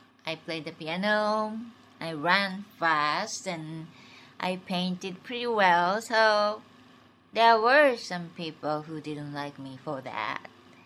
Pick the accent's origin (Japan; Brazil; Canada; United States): Japan; English is a second language; Well, growing up in Japan was fine.